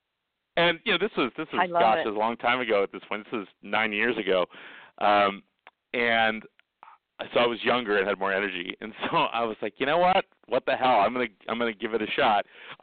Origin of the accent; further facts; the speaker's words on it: Palm Springs, California, United States; So I grew up here in Palm Springs